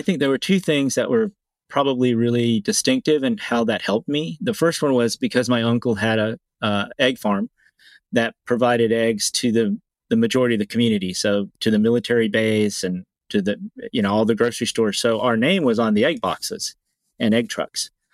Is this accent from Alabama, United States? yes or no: yes; Dothan, Alabama, United States; born there; And so I was born in Dothan, Alabama in 1965.